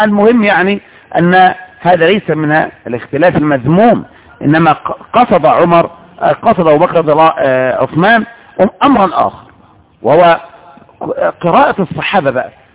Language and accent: Arabic; Egypt; دي كانت عندنا في مصر.